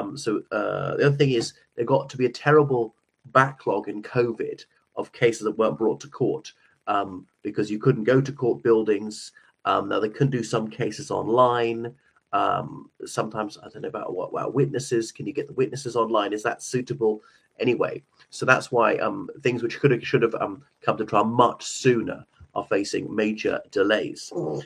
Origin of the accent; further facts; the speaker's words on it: Ireland; from Ireland.